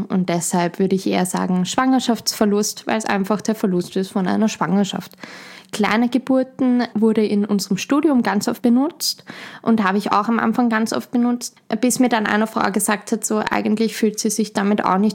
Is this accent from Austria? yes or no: yes; Schwechat, Lower Austria, Austria; ich komme aus Schwechat, bin dort aufgewachsen, lebe dort